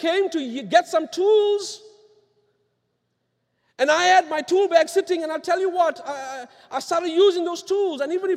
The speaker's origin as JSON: {"language": "English", "country": "South Africa", "tie": "born or raised there", "moved": "as an adult", "lives_now": "Norwich, United States", "said": "I grew up in South Africa"}